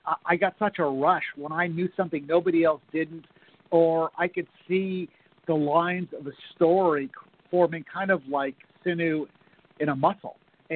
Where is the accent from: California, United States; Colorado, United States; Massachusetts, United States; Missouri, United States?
California, United States; Pasadena; I published my first novel, a historical novel about my hometown of Pasadena, California, and its mysterious historic bridge.